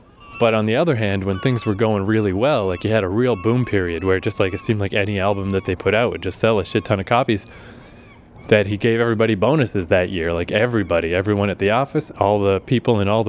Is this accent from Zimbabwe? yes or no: no; Fredericton, New Brunswick, Canada; Oh, there's Fredericton. That's my hometown.